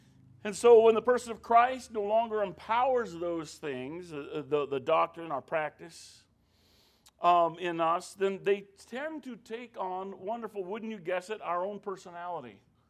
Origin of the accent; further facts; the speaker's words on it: Tennessee, United States; you go up in the mountains, we're from Tennessee, and you go around these hollers and these mountains